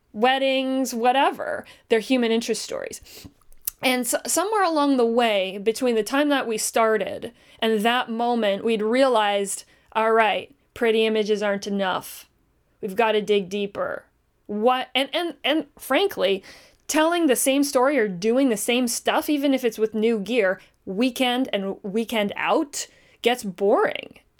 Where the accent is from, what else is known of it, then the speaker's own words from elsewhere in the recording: Canada; We're Canadian. We have three downs in this country.